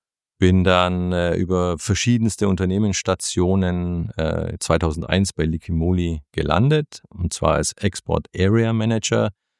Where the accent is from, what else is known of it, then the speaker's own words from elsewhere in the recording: Ulm, Baden-Württemberg, Germany; Und ich bin im Großraum Ulm aufgewachsen.